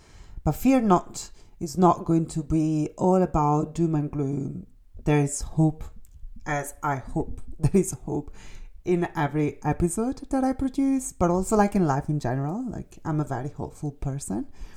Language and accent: English; Milan, Lombardy, Italy; English is a second language; like I'm from Milan, so I will miss all the cultural subtleties of Milan